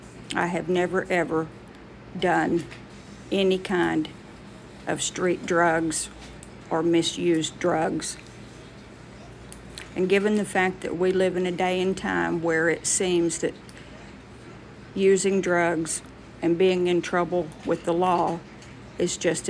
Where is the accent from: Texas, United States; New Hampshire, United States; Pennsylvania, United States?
Texas, United States; And being a Texan, I say naw and y'all.